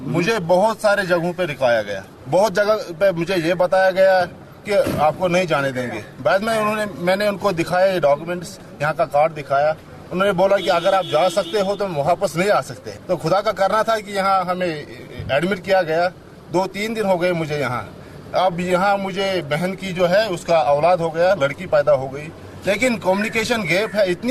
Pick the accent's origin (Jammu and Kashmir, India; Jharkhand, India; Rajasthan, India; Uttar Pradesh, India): Jammu and Kashmir, India; Shopian; मैं शोपियां से आया।